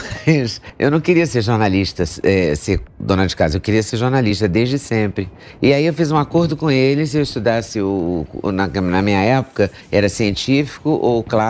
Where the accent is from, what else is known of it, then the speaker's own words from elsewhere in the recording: Juiz de Fora, Minas Gerais, Brazil; voltei para Juiz de Fora, de onde eu nasci, de onde eu venho.